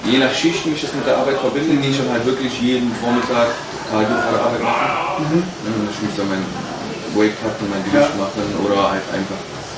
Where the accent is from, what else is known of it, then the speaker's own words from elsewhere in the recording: Aachen, North Rhine-Westphalia, Germany; ich bin 29 Jahre alt. Ja, bin aus Aachen selber auch, bin auch hier geboren